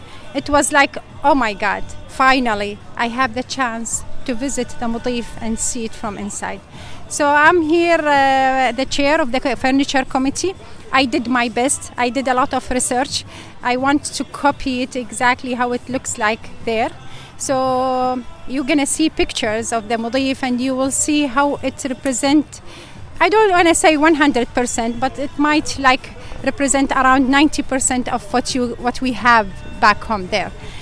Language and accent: English; Iraq; Plus, I'm Iraqi, so I'm from Iraq.